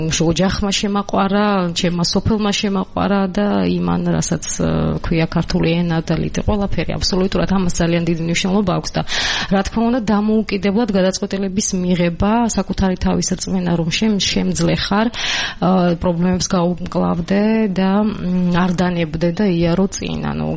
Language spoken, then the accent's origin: Georgian; Sukhumi, Abkhazia, Georgia; born or raised there